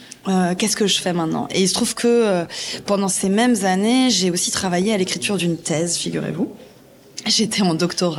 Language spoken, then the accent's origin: French; Occitanie, France; parce que moi, j'ai grandi dans le Gard. Donc, je suis du coin.